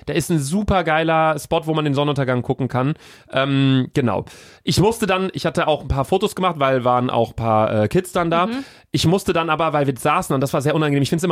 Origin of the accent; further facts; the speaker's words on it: Cologne, North Rhine-Westphalia, Germany; Also ich halt als Kölner